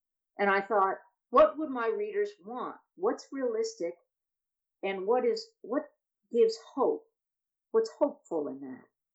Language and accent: English; New York, United States; And I grew up just outside New York City. So this is my home.